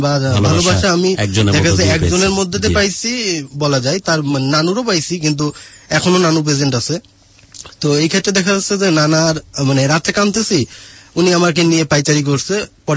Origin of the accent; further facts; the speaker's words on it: Khulna Division, Bangladesh; আর আমাদের বাড়িটা মানে নানা বাড়ি যেখানে আমি বড় হয়েছি বা আমি যেখানে বেড়ে ওঠা, এটা নপাড়াটা হলো মিডিল পয়েন্টটা